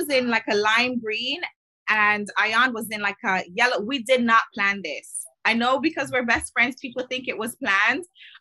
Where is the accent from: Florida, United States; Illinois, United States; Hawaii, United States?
Florida, United States; Miami; So we met in Miami. I'm originally from Miami.